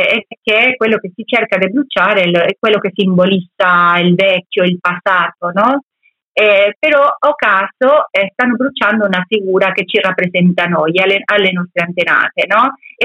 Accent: Argentina; è stata una maestra per tutte noi che veniamo dall'Argentina

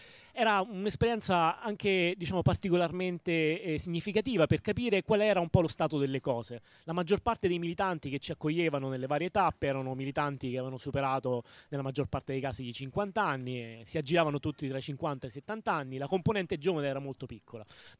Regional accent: L'Aquila, Abruzzo, Italy; nella mia città natale, L'Aquila

